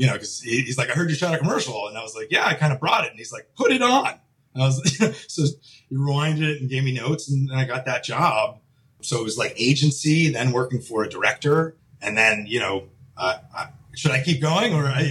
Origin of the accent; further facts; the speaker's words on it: New York, United States; now in Los Angeles, United States; I'm from New York.